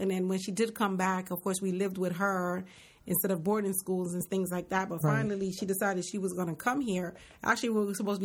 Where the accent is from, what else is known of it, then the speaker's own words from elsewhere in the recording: Jamaica; now in United States; Well, growing up in Jamaica, I was the youngest with my other sister.